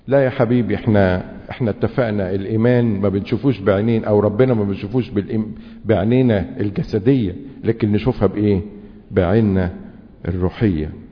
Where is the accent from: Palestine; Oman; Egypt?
Egypt; اكتر حاجة يوصفون بها كمصريين يسمونا او نحب سياسة القطيع